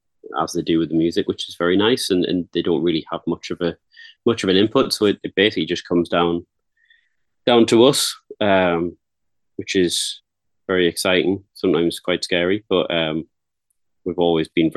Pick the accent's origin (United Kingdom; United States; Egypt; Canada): United Kingdom; Like, we're British.